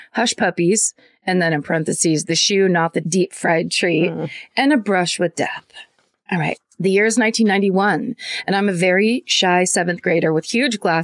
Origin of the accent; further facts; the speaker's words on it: California, United States; so I grew up near the Russian River, and that was like the thing to do.